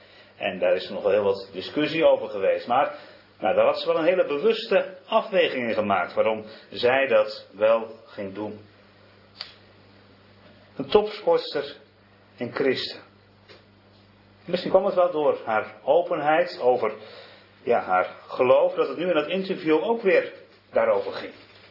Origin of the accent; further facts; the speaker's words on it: Hasselt, Overijssel, Netherlands; En ze is opgegroeid in hetzelfde stadje als waar ik ben opgegroeid, in Hasselt.